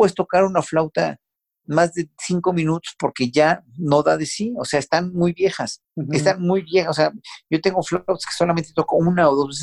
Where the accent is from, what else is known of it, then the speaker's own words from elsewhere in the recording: Mexico City, Mexico; Soy de aquí, de la Ciudad de México. Nací en la calle de Varsovia número 51, que hoy día eso era un hospital, y hoy día es una iglesia católica coreana.